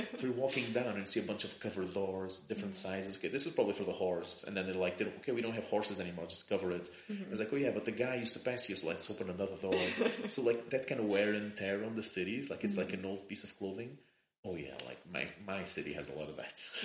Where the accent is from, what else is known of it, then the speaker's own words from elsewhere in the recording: Portugal; I'm from Portugal, in which the Holy Mother Church has had a hold for a very, very long time.